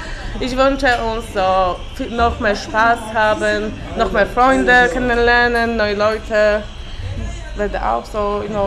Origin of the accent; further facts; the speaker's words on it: Lesser Poland, Poland; German is a second language; now in Wuppertal, Germany; ich komme aus Polen, aus kleinem Dorf neben Krakau, so 100 Kilometer von Krakau. Ich habe fast 28 Jahre alt. Ich arbeite bei Aldi hier in Wuppertal.